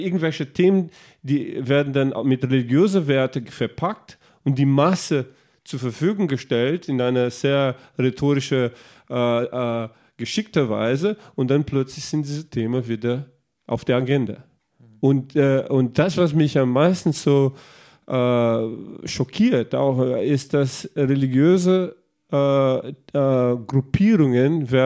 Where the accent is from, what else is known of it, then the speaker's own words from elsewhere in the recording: Brazil; ich bin in Brasilien aufgewachsen